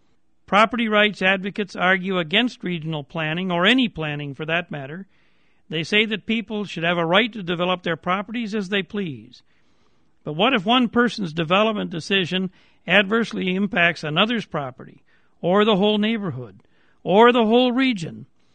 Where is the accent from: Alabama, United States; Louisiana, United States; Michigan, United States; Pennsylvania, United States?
Michigan, United States; Grand Rapids; alive and well in Grand Rapids, my hometown.